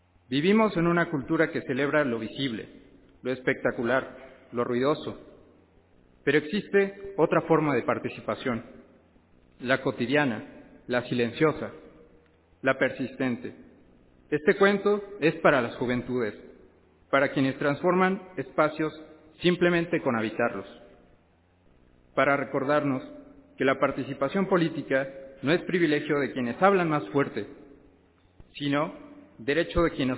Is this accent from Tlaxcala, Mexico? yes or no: yes; Tlaxcala, Mexico; soy de Tlaxcala, y hoy comparto el color de las voces